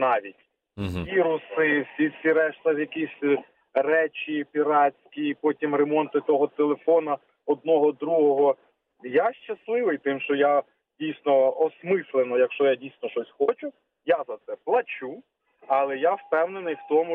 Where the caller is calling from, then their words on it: Kyiv, Ukraine; місто Київ.